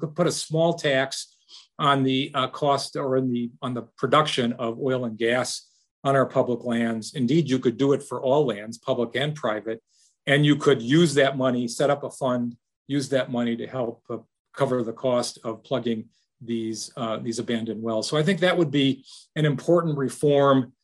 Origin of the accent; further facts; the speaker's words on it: Colorado, United States; Colorado, my home state, for example, has a 20% royalty rate.